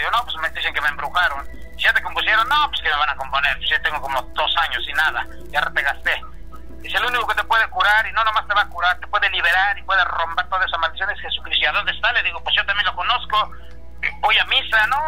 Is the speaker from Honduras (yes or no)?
no; Tlaxcala, Mexico; Soy de Tlaxcala